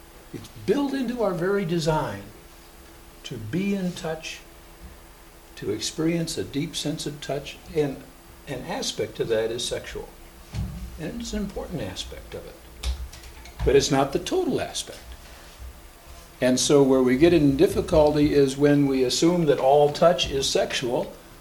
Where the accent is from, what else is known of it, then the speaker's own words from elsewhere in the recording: Portland, Oregon, United States; from Portland, Oregon.